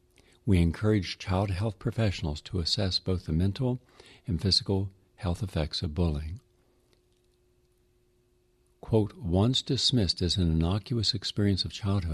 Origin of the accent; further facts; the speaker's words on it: West Virginia, United States; from my home state of West Virginia, I had an opportunity, being a hillbilly, to live amongst the people